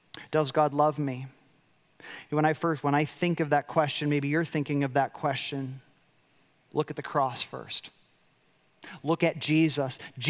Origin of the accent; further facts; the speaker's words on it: Chicago, Illinois, United States; I grew up in Chicago. And in Chicago, I grew up as a multi-generational Cubs fan.